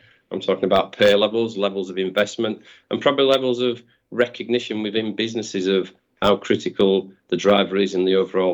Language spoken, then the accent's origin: English; Brighouse, Yorkshire and the Humber, United Kingdom; Brighouse, which is my hometown in West Yorkshire.